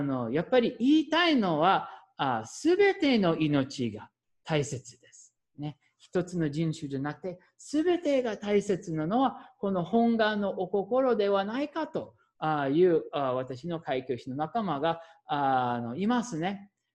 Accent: Minnesota, United States; Japanese is a second language; で、私はもうミネソタ出身ですね。

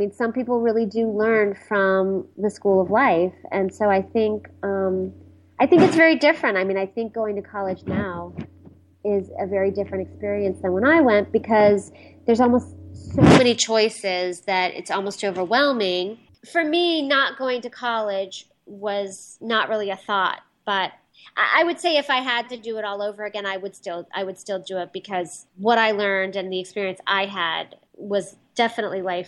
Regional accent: New York, United States; You know, I really love New York. I'm a New Yorker for sure. I mean, I lived upstate and I lived right in the city and I love New York.

